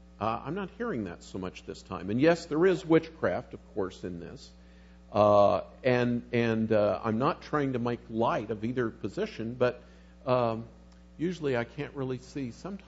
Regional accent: California, United States; I'm from Southern California, and it's been a couple years since I've been here before.

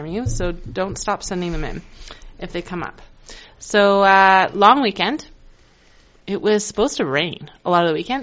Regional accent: Tucson, Arizona, United States; moved away; also born or lived in Richmond, Canada; I grew up in Tucson and lived in Richmond.

